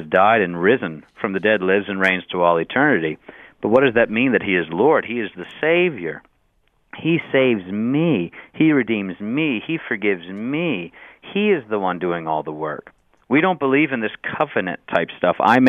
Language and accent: English; Georgia, United States; I had a blessing growing up in the South. I grew up in Georgia, so Southern Baptists were my buddies.